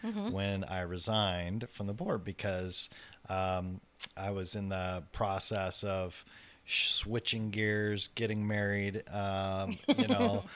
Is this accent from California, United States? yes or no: no; Spokane, Washington, United States; Yeah, I grew up in Spokane, so I have a friend that was an engineer there for a long time.